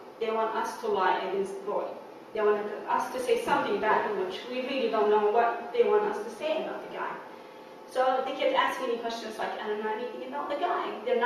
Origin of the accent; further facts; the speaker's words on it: Jordan; interested in knowing, you know, his heritage and where we came from and stuff like that, because we came from Jordan.